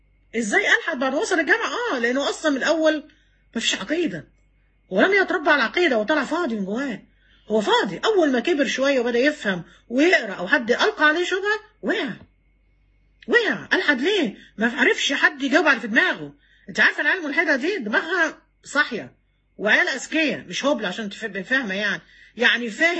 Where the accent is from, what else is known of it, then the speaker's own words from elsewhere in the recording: Egypt; كل مصر، احنا من مصر مثلا، بلدنا مصر، ما فيش حد في مصر مش صايم